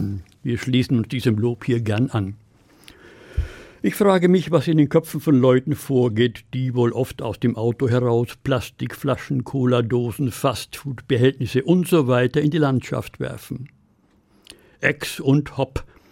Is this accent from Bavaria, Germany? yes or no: yes; Bavaria, Germany; Ich bin in Bayern aufgewachsen, unweit des Truppenübungsplatzes Grafenwöhr, den nach dem Krieg die Amerikaner übernahmen.